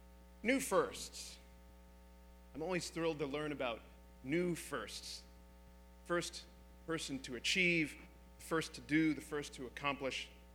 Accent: Ohio, United States; I grew up in Ohio, so for example, John Glenn, the first American to orbit the Earth, was a part of our living history.

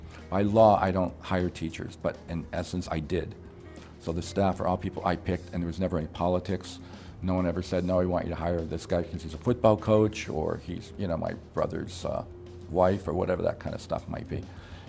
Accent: Springfield, Massachusetts, United States; Never heard of it, growing up in Springfield, Western Mass.

